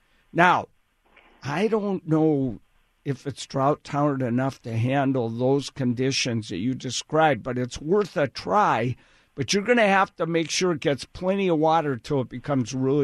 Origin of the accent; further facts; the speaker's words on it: Wisconsin, United States; You know, I grew up in Wisconsin, and they'd get too big, and my mom would say, "You can't keep that in the house anymore," you know.